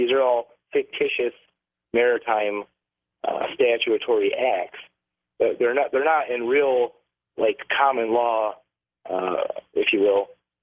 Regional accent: Detroit, Michigan, United States; born there

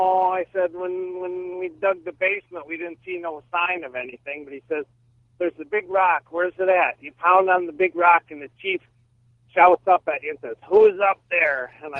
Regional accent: Michigan, United States; And I'm from Michigan, and I got to tell you about a ghost story about that happened at our house there.

